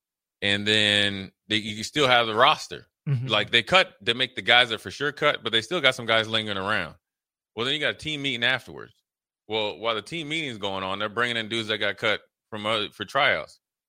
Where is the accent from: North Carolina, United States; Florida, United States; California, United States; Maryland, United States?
Maryland, United States; Frederick; I'm from Frederick. He's from Baltimore. I've been knowing him my whole life.